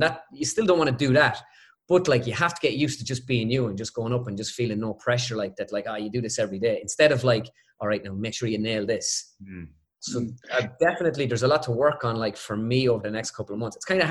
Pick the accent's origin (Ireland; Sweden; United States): Ireland; Because, like, being Irish, like I was saying, it's very hard for me to come on and go